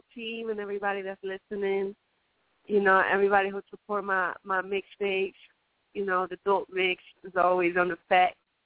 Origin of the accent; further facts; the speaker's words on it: New York, United States; maybe I'm from New York, so a lot of people come here to make their dreams come true